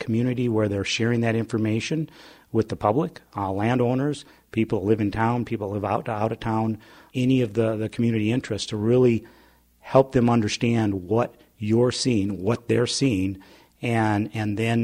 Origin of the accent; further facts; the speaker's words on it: Butte, Montana, United States; That came from growing up in Butte.